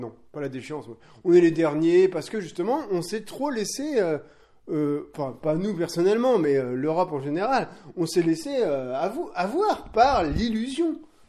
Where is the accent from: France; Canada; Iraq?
France; je suis en France, on est français